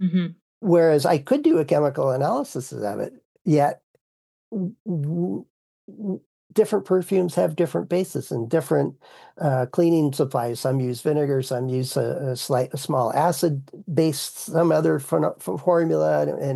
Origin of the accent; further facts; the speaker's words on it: Midwest, United States; I'm from the Midwest. We call it pop as like a Coca-Cola or a 7-Up or something like that.